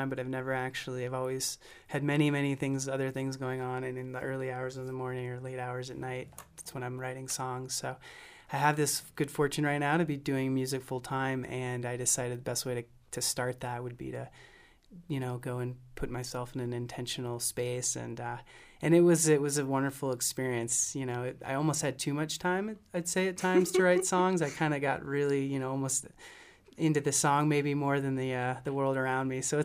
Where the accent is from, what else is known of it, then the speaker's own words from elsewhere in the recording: Indiana, United States; also born or lived in Virginia; but I was born and raised in Indiana, and it was in the first few years of college, I had moved out to Virginia where I have some family